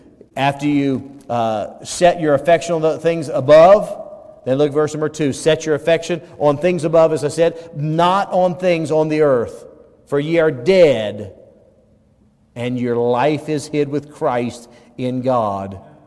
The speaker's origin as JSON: {"language": "English", "country": "United States", "said": "Again, I'm telling you, I'm an American. I love it. I love the flag."}